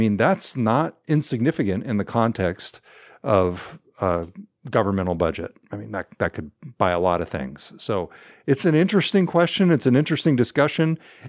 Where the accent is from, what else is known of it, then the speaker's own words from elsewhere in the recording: California, United States; now in Seattle, United States; I feel like I need to point out in full disclosure, I grew up in California.